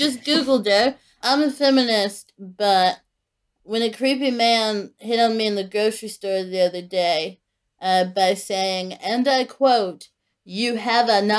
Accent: Houston, Texas, United States; I'm only ever from Houston when it has to do with … or indeed

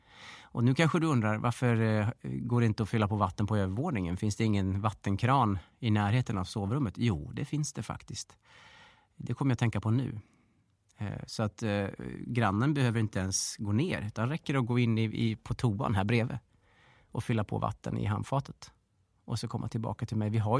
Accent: Australia; now in Sweden; Jag kommer inte från Sverige från början, utan jag kommer från Australien.

